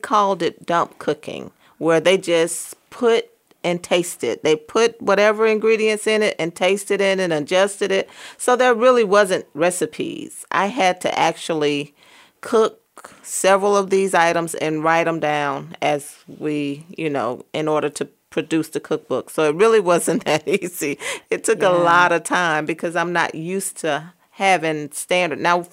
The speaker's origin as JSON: {"language": "English", "town": "Jacksonville", "region": "Florida", "country": "United States", "tie": "born or raised there", "said": "Well, I was born and raised here in Jacksonville, and my grandmother was an excellent cook."}